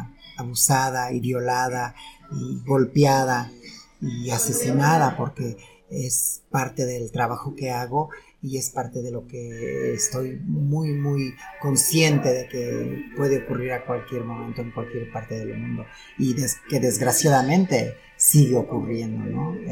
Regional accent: Mexico; also born or lived in San Francisco, United States; soy mexicana, ¿no? Mi corazón está aquí en México, tanto como en México como en Estados Unidos, ¿no? Porque también viví en San Francisco, California

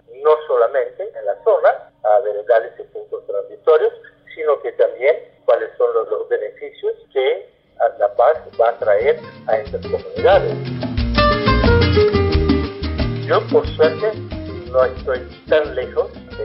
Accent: Brazil; Spanish is a second language; soy brasileño y tengo más de 20 años o 25 años de experiencia de trabajo

